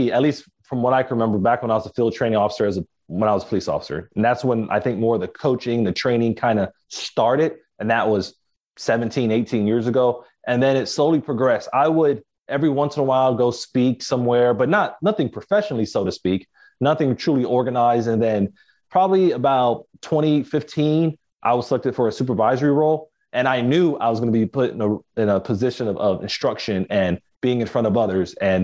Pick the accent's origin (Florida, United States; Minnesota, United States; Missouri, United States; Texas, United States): Florida, United States; Miami; I was actually born and raised in Miami, Florida. And then when I turned 16, graduated from high school, I actually traveled up north to Tallahassee, Florida, to attend Florida State University.